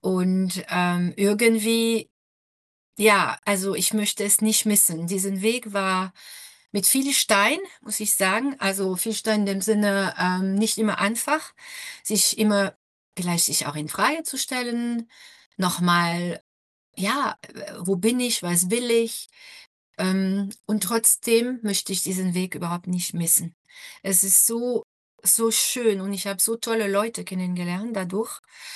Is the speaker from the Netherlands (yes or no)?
no; France; now in Stuttgart, Germany; Ich bin 55. Ich bin Mama von 2 Jungs, 15 und 19. Ich lebe in Stuttgart. Ich lebe seit über 30 Jahren in Deutschland. Ich bin Französin.